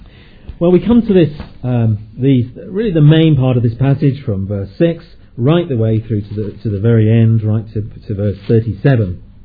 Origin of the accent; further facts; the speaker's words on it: England, United Kingdom; Because, of course, you know, we're very English, aren't we?